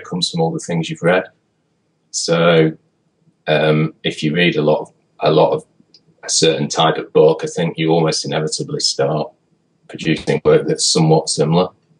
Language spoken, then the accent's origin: English; Manchester, North West England, United Kingdom; Pretty much where I live here now, in Manchester, in England. I live right in the city centre now, but I used to live out in the suburbs.